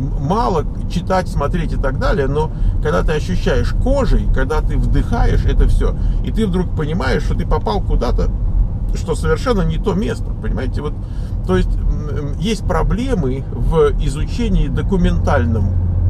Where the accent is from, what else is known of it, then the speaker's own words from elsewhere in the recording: Moscow, Russia; Мы приехали из Москвы. Мы всю жизнь жили в многоквартирных домах. То есть у нас никогда не было дома своего.